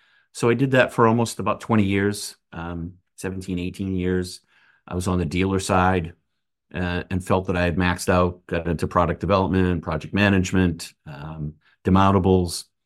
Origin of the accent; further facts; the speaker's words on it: Lewiston, Maine, United States; I'm originally born and raised in Lewiston, Maine. So I learned to be outdoorsy then.